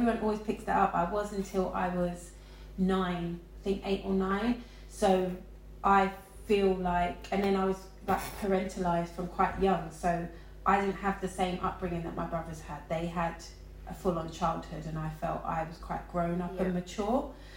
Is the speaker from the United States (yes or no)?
no; London, United Kingdom; also born or lived in Buckinghamshire; I'm from West London originally. I'm from West London, but I've lived lots of places. I've lived between, we grew up half of our life here, and then my mum took us out to Buckinghamshire, and then we moved to, in those times I've lived all over the country.